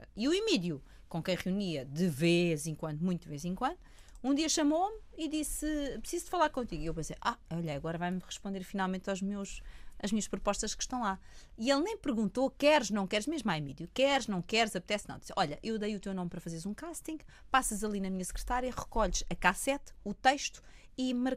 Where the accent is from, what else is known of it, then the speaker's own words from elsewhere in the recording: Portugal; eu, como boa portuguesa